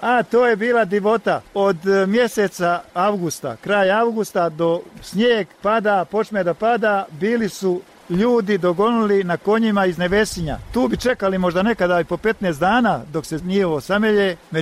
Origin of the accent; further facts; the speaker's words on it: Zgavatić, Bosnia & Herzegovina; born there; Ja sam rođen ovdje u Zgavatiću, odnosno u zaseoku Krupac.